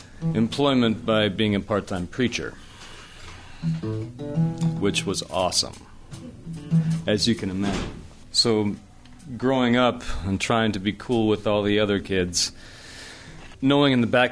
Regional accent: Kindred, North Dakota, United States; I grew up in North Dakota, in a small town called Kindred. There's a population of about 650 people, something like that, just outside of Fargo.

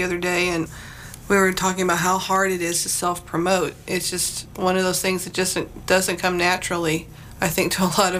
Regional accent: Troy, Missouri, United States; I'm a river kid. I grew up, you know, 7 miles from the Mississippi River. So I grew up near Troy, Missouri, Winfield, Missouri.

